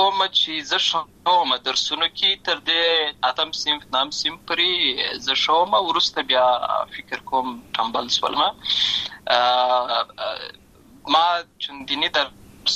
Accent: Lashkar Gah, Helmand, Afghanistan; also born or lived in Uruzgan; زه په اصل کې د اوروزګان ولایت یم، اما زه په هلمند ولایت لشکرګاه کې پیدا شوی یم،

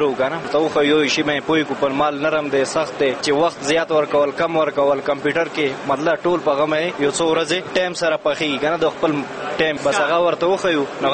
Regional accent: Paktia, Afghanistan; زه د پکتیا ولایت یم استاد یم

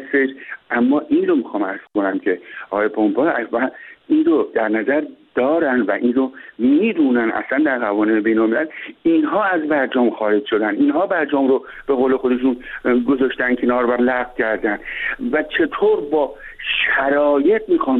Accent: Iran; به عنوان یک ایرانی که در ایران زندگی میکنم

